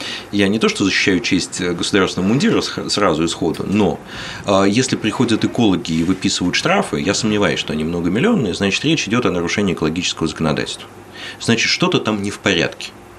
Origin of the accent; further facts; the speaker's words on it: Moscow, Russia; у меня есть пример моего родного города, там, Москвы.